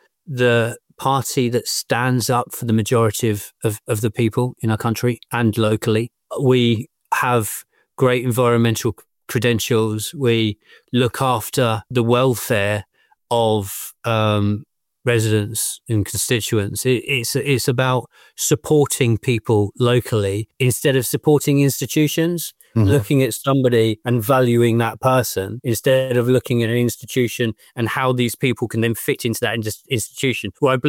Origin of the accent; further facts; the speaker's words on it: Canterbury, South East England, United Kingdom; also born or lived in Dover; I was born in Dover in 76, slowly moved to the north of Kent through Whitfield, Shepherdswell, and then moved into Canterbury in the 80s. I moved into a house that's in the division that I represent, and my mum still lives in that house.